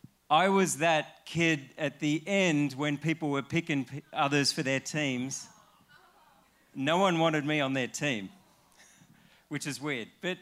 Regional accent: Australia; I'm an Australian.

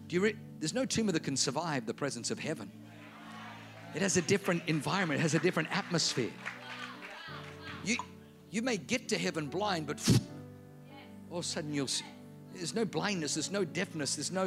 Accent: Australia; It's German. And I was brought up in Australia.

